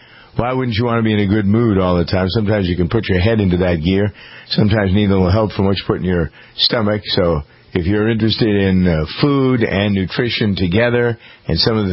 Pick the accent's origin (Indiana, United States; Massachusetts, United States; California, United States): Massachusetts, United States; Framingham; showed up in my hometown of Framingham, Massachusetts this week to raid the New England Compounding Center.